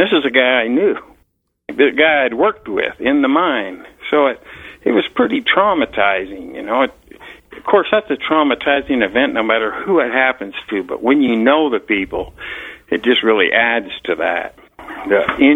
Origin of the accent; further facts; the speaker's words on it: Salt Lake City, Utah, United States; Well, I grew up in Salt Lake City, Utah, but when I graduated high school, I went down to Green River, Utah